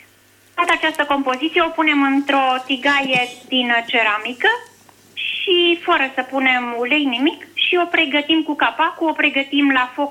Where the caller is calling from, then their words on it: Sovata, Mureș County, Romania; Sunt din Sovata.